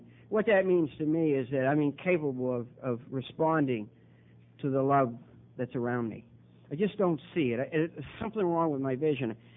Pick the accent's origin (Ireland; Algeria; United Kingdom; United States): Ireland; I'm the second child. The eldest son in a family of 11 children. I'm Irish.